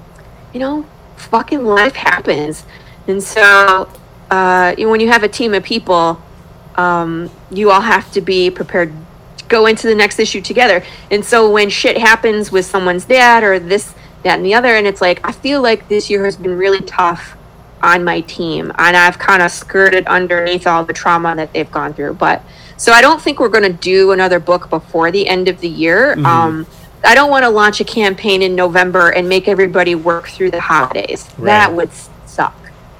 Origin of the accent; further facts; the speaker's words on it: Michigan, United States; I'm originally from Michigan, and in Michigan it's like your kids go back to school in September.